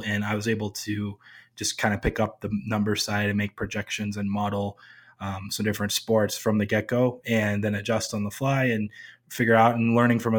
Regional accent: California, United States; But the first time when I turned 18, where I grew up near Los Angeles, they have a few Indian casinos around where you only have to be 18 to play.

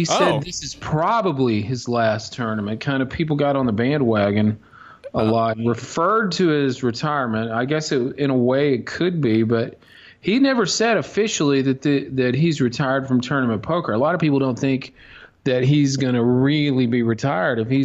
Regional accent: Dallas, Texas, United States; I mean, I'm from Dallas, but and it's hot there, but we don't get 112, 115.

